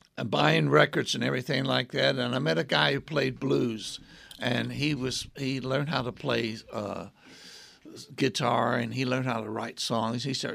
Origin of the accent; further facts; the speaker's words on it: Nashville, Tennessee, United States; I was born in near Nashville, Tennessee, and grew up there.